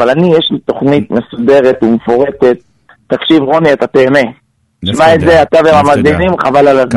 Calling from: Bnei Brak, Tel Aviv District, Israel; אני מבני ברק.

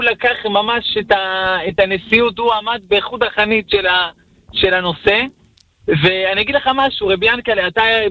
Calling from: Holon, Tel Aviv District, Israel

